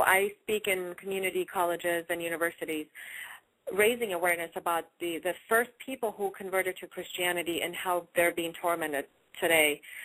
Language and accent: English; Iran; moved away; So this is how I grew up in Iran, until 1989, where my father realized that that country is no longer a country for his daughter.